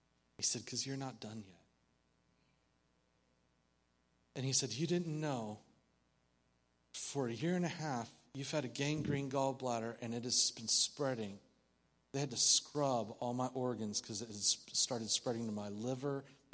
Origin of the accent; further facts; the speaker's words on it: Yakima, Washington, United States; born there; I was born in Yakima, Washington.